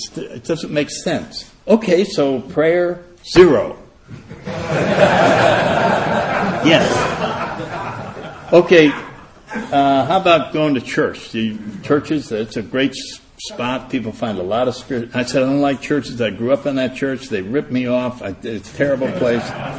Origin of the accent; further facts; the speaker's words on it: Kansas, United States; born there; Well, I was born in Kansas, and my father tried to make me grow up.